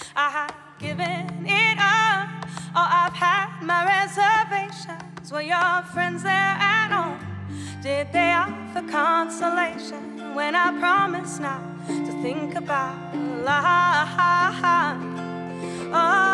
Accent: Toronto, Ontario, Canada; Well, actually, I was born in Toronto, and I grew up there as a child, and I moved around a little bit when I got a bit older, but I live in the city again now.

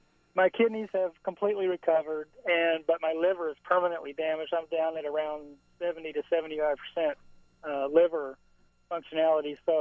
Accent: Georgia, United States; I grew up in Georgia, and part of Georgia history in school that you're required to take, they go kind of deeply into the Cherokee history of Georgia

